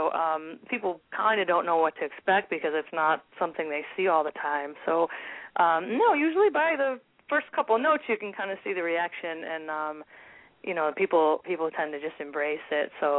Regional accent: Buffalo, New York, United States; And I grew up in Buffalo, and when I grew up there, I played a lot of salsa and a lot of Latin music, too.

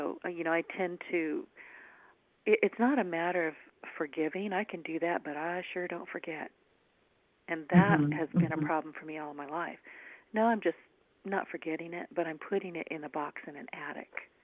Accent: the South, United States; accent: Southern; Here I am with my little Southern accent, her with her New Jersey.

